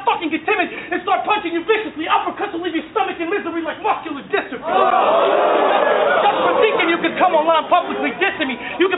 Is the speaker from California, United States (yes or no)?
yes; Los Angeles, California, United States; But I'm from Los Angeles. I'm proud to say that that's my land. In L.A., we support our home teams.